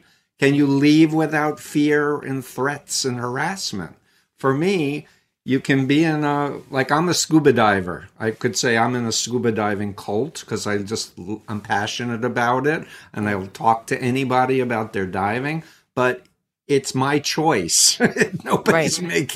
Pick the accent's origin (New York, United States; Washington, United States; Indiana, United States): New York, United States; New York City; I was born in Flushing, Queens, New York. I actually grew up 1.3 miles from Donald Trump's childhood home in Jamaica Estates.